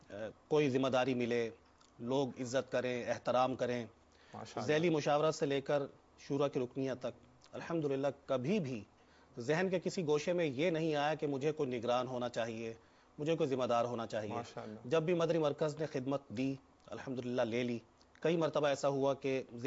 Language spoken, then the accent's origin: Urdu; Multan, Punjab, Pakistan; میرا تعلق پنجاب سے ہے, مدینۃ الاولیاء سے ہے